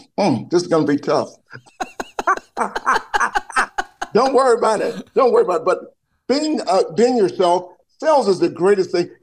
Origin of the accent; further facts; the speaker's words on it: Atlanta, Georgia, United States; And I'm from Atlanta, so that's saying a lot.